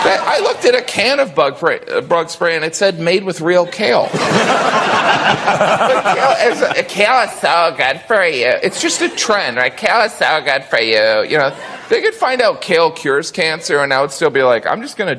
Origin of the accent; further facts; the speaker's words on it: United States; I finished it because I'm American, you know?